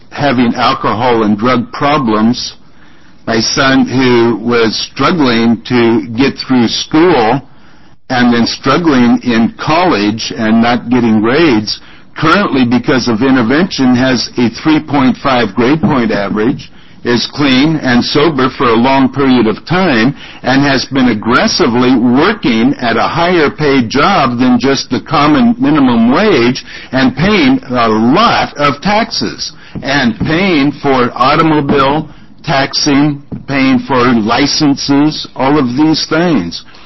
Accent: Salem, United States; I talked to many people in a place here in town called Hope, and I'm from Salem.

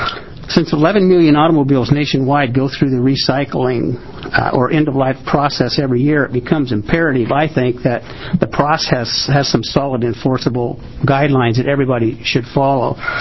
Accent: Lincoln County, Oregon, United States; I am from Lincoln County, but I've only pumped gas in California and Washington.

